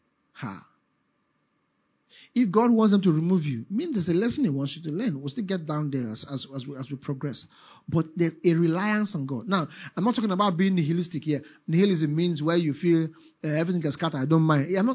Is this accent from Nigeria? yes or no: yes; Enugu, Enugu State, Nigeria; You know, I grew up in Enugu